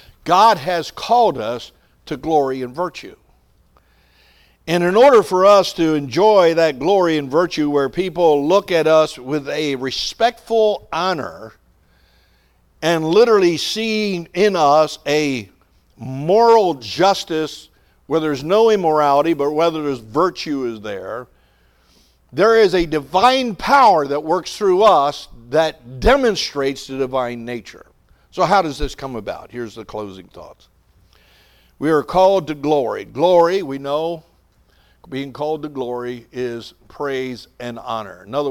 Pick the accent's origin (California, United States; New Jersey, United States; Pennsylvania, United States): New Jersey, United States; You know, I remember people down in South Jersey, you know, I grew up down in South Jersey and people would see me.